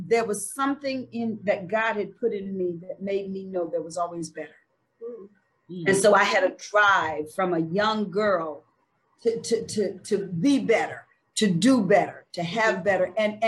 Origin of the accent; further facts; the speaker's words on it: the South, United States; and I grew up here in the South when segregation was a very real part of my growing experience.